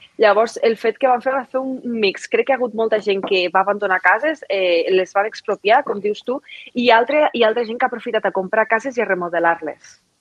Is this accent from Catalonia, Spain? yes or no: yes; Flix, Catalonia, Spain; moved away as an adult; now in San Francisco, United States; soc de la Ribera d'Ebre, de Flix, concretament. La meva parella i jo venim del mateix poble, precisament, que és curiós. Estàvem Ens vam mudar aquí fa 6 anys i mig